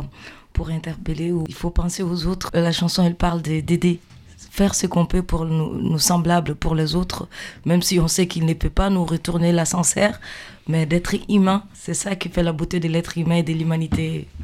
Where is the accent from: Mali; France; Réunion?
Mali; je suis malienne, du coup la chanson elle est en bamana, en langue bamana. C'est une langue mandingue.